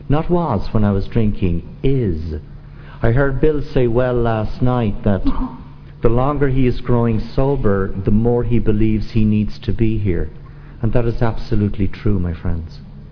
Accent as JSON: {"language": "English", "town": "Dublin", "region": "Leinster", "country": "Ireland", "tie": "born or raised there", "moved": "yes", "lives_now": "New Orleans, United States", "said": "because I was city born and raised in Dublin, and here I am in the city of New Orleans."}